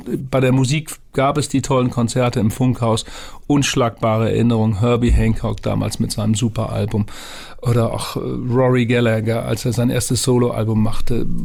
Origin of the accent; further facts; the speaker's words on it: Bremen, Germany; Als Bremer hatte ich mit dem HSV sowieso nie so eine enge Beziehung